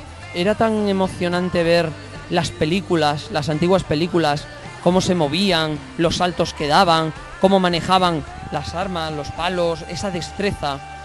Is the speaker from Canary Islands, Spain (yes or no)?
no; Badajoz, Extremadura, Spain; De Badajoz, de la ciudad de Badajoz.